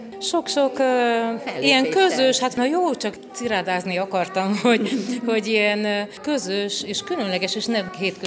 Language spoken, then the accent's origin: Hungarian; Transylvania, Romania; Nyilván erdélyi magyar lány vagyok, ott van bennem a magyar virtus